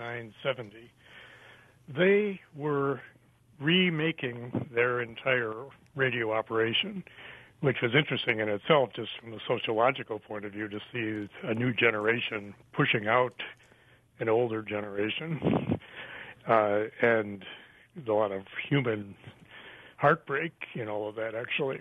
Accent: Detroit, Michigan, United States; born there; I was born in Detroit, went to the University of Michigan.

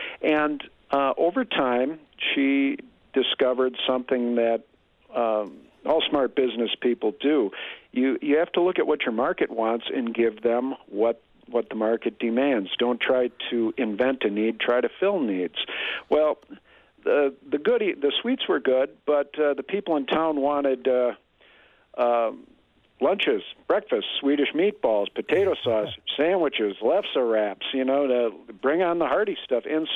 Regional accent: Green Bay, Wisconsin, United States; I grew up in Green Bay, but I'm just a sucker for Western Wisconsin and the Driftless region.

